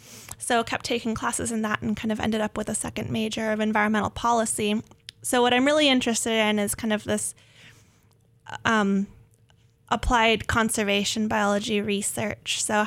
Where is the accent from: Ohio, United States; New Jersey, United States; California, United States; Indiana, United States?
California, United States; I grew up in Northern California near the coast, and my parents are also both very much ocean people